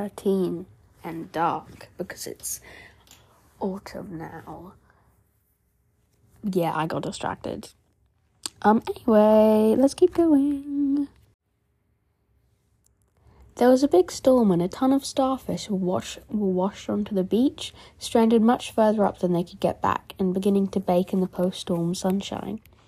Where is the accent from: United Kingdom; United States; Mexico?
United Kingdom; now at this point when I'm British, I'm not all fancy, you know, London posh, southerners.